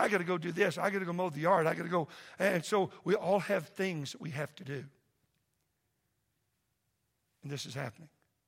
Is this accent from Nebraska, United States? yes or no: no; Oklahoma, United States; I grew up in Oklahoma, and I love this because at my house, we only had Friday night meals together.